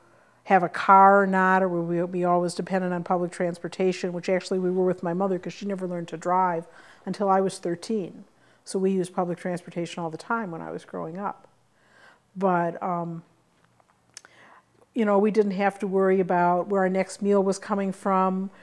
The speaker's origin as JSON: {"language": "English", "town": "Milwaukee", "region": "Wisconsin", "country": "United States", "tie": "born or raised there", "said": "So, well, I was born in Milwaukee."}